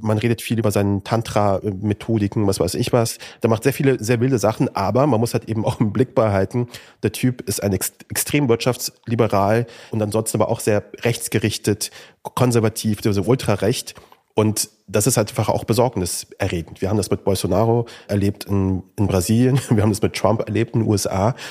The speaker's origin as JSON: {"language": "German", "town": "Kassel", "region": "Hesse", "country": "Germany", "tie": "born or raised there", "said": "Ich bin in Kassel aufgewachsen."}